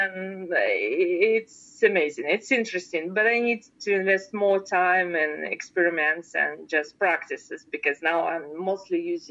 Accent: Russia; English is a second language; Maybe because I grew up in Russia, and if you want something, you need to make something or bake or do so.

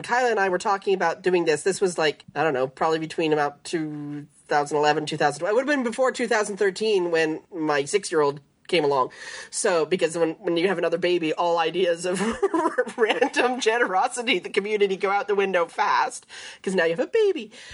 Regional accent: Canada; Speaking as a Canadian, we can drive it across pretty quickly.

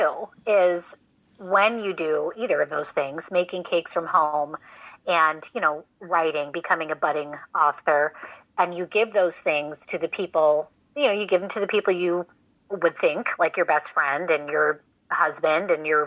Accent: Minnesota, United States; I wanted them to be based in my home state because a large part of my first novel does take place in Minnesota.

